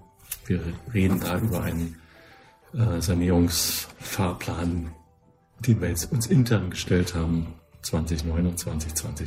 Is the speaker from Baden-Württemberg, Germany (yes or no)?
no; Erfurt, Thuringia, Germany; als Erfurter